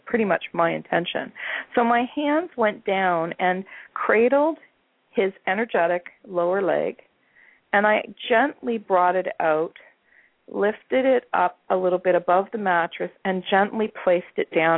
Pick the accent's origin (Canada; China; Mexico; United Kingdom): Canada; Although I'm Canadian, I'm very well connected with my Healing Touch colleagues in the States